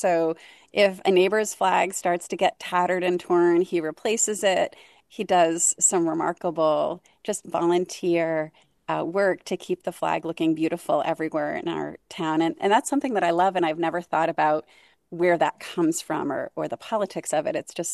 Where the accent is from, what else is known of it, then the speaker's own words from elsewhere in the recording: Hancock, Maine, United States; in my hometown of Hancock, there's another America's Potluck on July 5th as well.